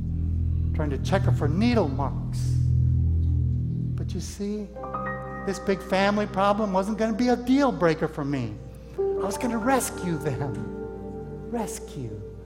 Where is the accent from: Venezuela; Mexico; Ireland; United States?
Mexico; English is a second language; Now, growing up in Mexico, I'd seen how people manipulate religious objects very vividly